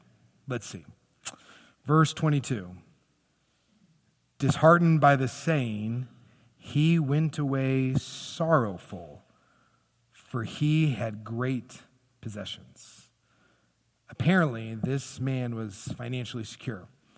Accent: Kansas City, Missouri, United States; I'm from Kansas City, and I like the Kansas City Chiefs.

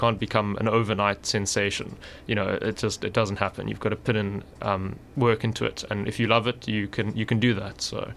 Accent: Johannesburg, Gauteng, South Africa; because I grew up in Joburg.

